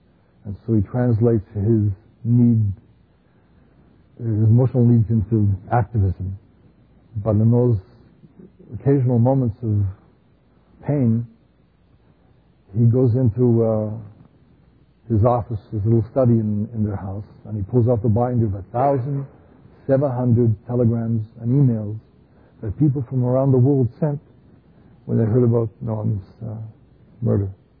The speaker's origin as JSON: {"language": "English", "country": "Canada", "said": "I get in the car, he knows my accent. Where are you from? Canada."}